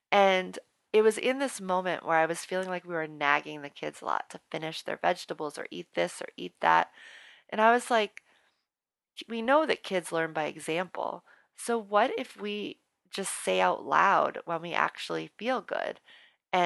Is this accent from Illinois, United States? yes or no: no; New Orleans, Louisiana, United States; And I grew up in New Orleans, so there was no shortage of fun events happening.